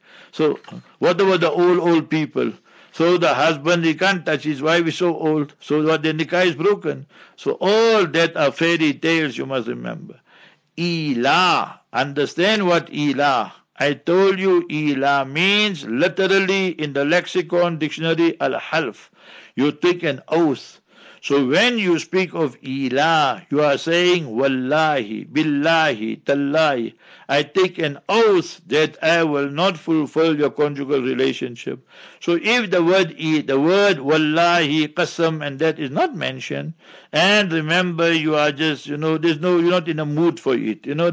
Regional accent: South Africa; you see, we South Africans, we came here to from India, our forefathers.

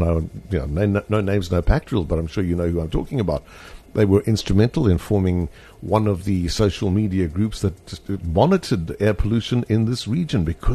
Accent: Boksburg, Gauteng, South Africa; I come from the big smoke. I grew up in Boksburg, Benoni, and for me, the smell of home is incredible pollution coming from all of those big mills.

